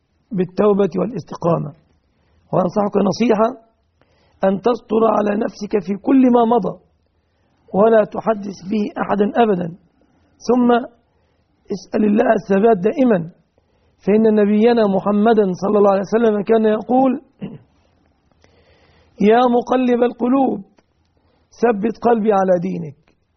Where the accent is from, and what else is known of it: Egypt